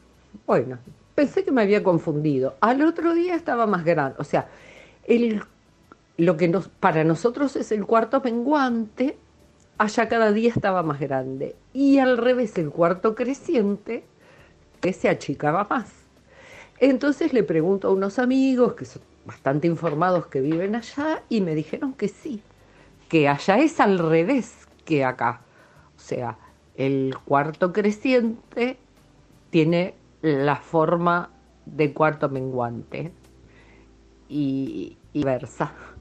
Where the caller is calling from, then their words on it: Mar del Plata, Buenos Aires Province, Argentina; soy de Mar del Plata.